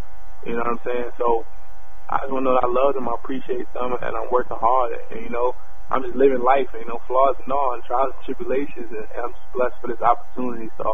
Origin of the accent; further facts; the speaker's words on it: Queens, New York, United States; I've seen some wild things growing up in Jamaica, Queens, and I've been a part of some things that, you know, weren't the best things to be a part of.